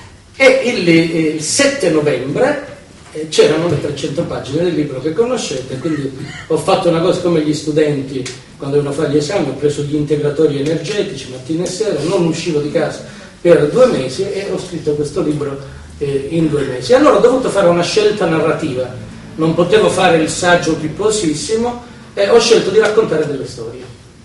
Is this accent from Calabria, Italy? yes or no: yes; Tiriolo, Calabria, Italy; io ero in un paesino, nel mio paesino della Calabria, che è Tiriolo